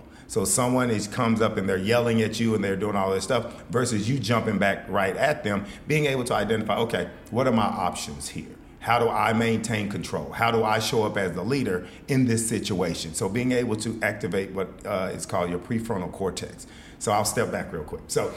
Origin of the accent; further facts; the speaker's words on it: Fort Worth, Texas, United States; From Fort Worth. I'm originally from Fort Worth.